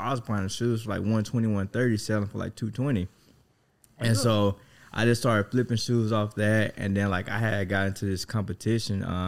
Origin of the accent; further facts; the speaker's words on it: Mississippi, United States; Because it pretty much started when I moved over to Texas. Because, like, I'm from Mississippi, as everyone probably know by now.